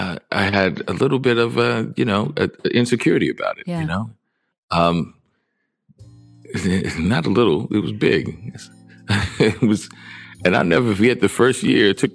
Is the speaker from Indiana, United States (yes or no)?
no; New Orleans, Louisiana, United States; Because I was being from New Orleans.